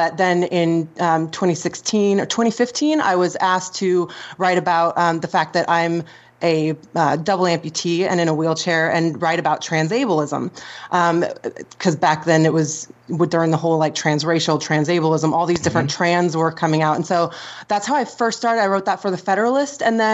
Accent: Washington, United States; I was raised in the Pacific Northwest, just north of Seattle. So I was raised in a conservative, Christian conservative household, but in a very liberal area.

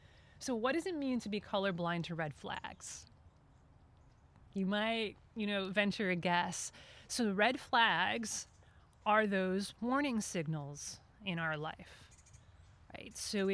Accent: New England, United States; I grew up in New England, so it's like I'm used to cold.

